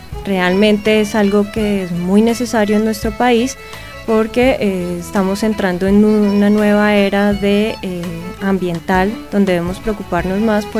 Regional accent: Colombia; somos ciudadanos del Estado colombiano

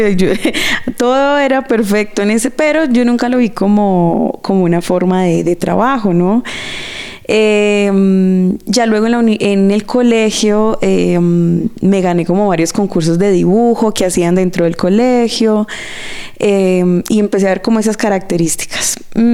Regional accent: Pereira, Risaralda, Colombia; vengo de la ciudad de Pereira, nací allí, allí he vivido toda mi vida, mis 31 años

